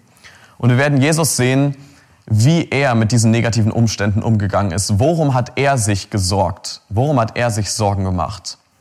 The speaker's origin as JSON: {"language": "German", "town": "Munich", "region": "Bavaria", "country": "Germany", "said": "Ich komme aus München, aus der Freien Evangelischen Gemeinde München-Mitte"}